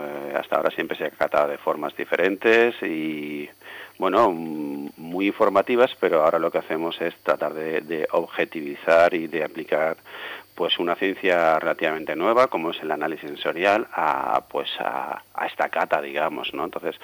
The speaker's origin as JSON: {"language": "Spanish", "town": "Xixona", "region": "Valencian Community", "country": "Spain", "said": "como buen gijonenco, pues evidentemente teníamos que empezar trabajando con el turrón, ¿no? Ya que soy de allí, de Gijona"}